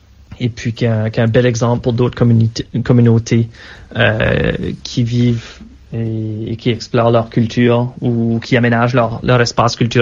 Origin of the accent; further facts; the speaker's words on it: Acadia, Canada; les œuvres franco-canadiennes circulent quand même bien chez nous en Acadie